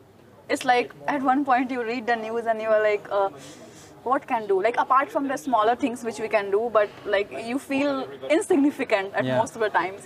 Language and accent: English; India; English is a second language; now in Netherlands; So I am from India and I recently came to Netherlands.